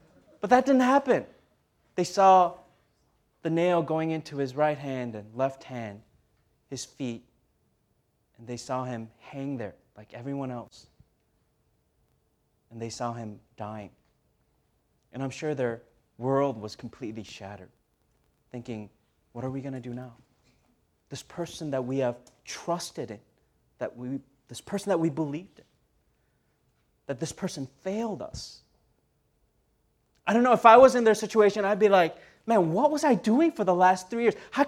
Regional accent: Minnesota, United States; And I really wanted to go back home. I grew up in Minnesota.

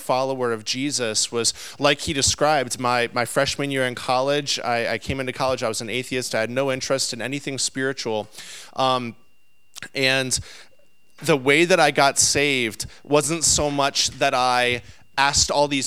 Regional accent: Houston, Texas, United States; born there; I was born in Houston. I feel like whenever I come down to Texas, and it's been a little while now, whenever I come down here, I do feel a little bit like I'm coming home.

